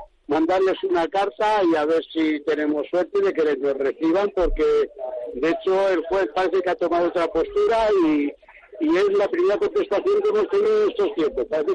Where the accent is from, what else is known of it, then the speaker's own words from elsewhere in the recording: Madrid, Community of Madrid, Spain; Nosotros somos de Palomeras, del barrio San Agustín.